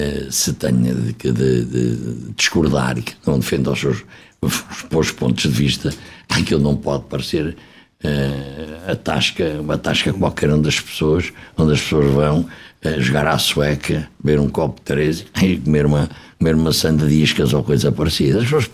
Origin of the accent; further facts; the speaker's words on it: Coimbra, Centro, Portugal; eu sou de Coimbra, não votei nela em Lisboa, votei nela em Coimbra.